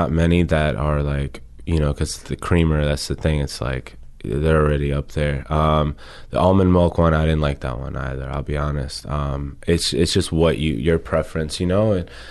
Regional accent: New York, United States; I'm from New York, so we will see.

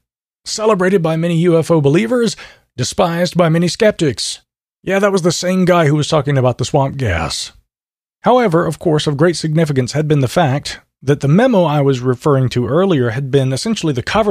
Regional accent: Michigan, United States; many of the latest reported sightings have been in my home state of Michigan.

